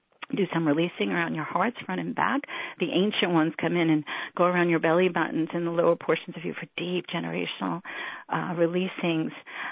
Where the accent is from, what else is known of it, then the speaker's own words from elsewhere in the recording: New York, United States; Now everyone knows, you know, because I'm from New York, so I always talked very, very quickly.